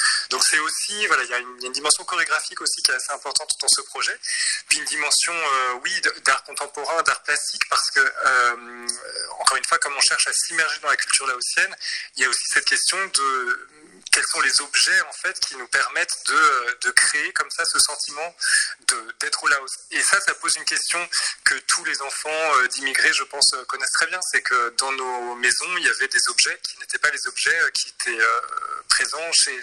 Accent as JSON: {"language": "French", "town": "Rennes", "region": "Brittany", "country": "France", "tie": "born there", "said": "Moi, je suis né en France, hein. Je suis né à Rennes, mais mon père est né vraiment dans un petit village perdu dans les montagnes au Laos."}